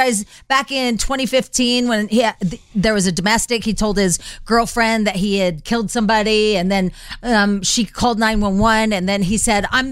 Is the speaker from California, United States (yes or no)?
no; Illinois, United States; Yeah, because I'm so from Southern Illinois and so dumb, right?